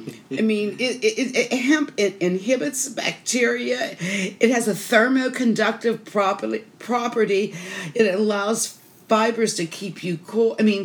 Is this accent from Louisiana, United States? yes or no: no; Pennsylvania, United States; It was farming. I mean, I'm from Pennsylvania.